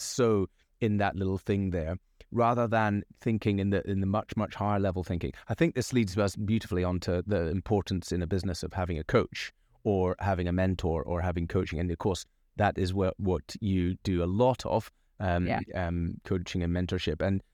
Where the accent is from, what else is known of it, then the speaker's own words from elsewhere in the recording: Isle of Mull, Scotland, United Kingdom; You know, growing up on the Isle of Mull, right, the people around me, the ambition is probably to be in fishing or forestry, right, and you know, maybe tourism.